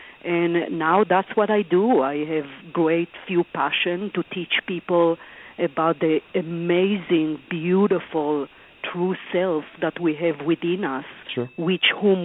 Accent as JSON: {"language": "English", "country": "Israel", "tie": "born or raised there", "moved": "yes", "lives_now": "United States", "said": "I grew up in Israel, as you mentioned, and in being raised in an Orthodox Jewish home, and arrived to the U.S. about 20-plus years ago"}